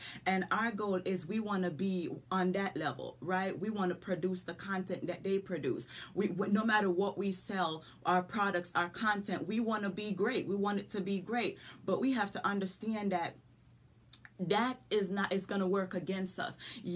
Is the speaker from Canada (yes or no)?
no; Jamaica; moved away; I'm a country girl from Jamaica with an accent. Okay, I've been here forever and a day, but my accent's not going anywhere.